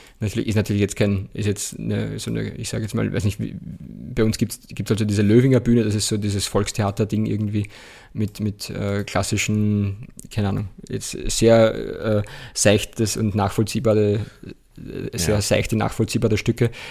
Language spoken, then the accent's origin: German; Mattersburg, Burgenland, Austria; das ist meine Heimatgemeinde Mattersburg